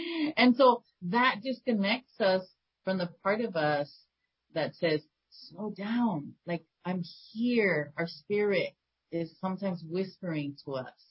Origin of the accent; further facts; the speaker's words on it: California, United States; first language es; English is a second language; So my first language is Spanish. I learned English in school. I grew up in Southern California.